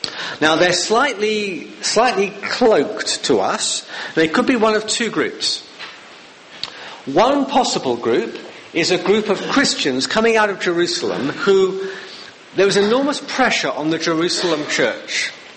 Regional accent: London, United Kingdom; Now maybe it's because I come from London and you can't really see any stars because of the light pollution.

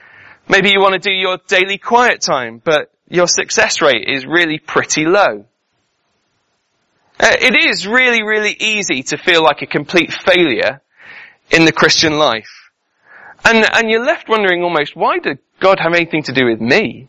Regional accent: United Kingdom; And we say, yeah, we're British.

